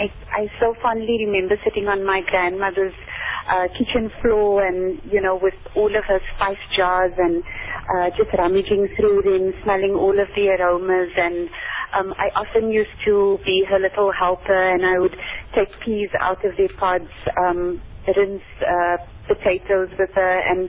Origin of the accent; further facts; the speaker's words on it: Cape Town, Western Cape, South Africa; I was born and bred in Boerkaap, the Cape Malay Quarter